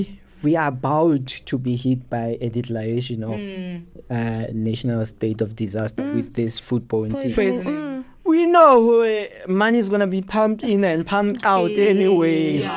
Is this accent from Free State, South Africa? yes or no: yes; Maluti-a-Phofung, Free State, South Africa; And I'm from Maluta Pofung.